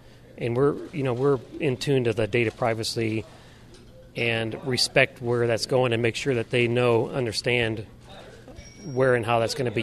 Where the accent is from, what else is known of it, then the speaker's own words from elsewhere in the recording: LaPorte, Indiana, United States; I'm from LaPorte, Indiana, Northwest Indiana.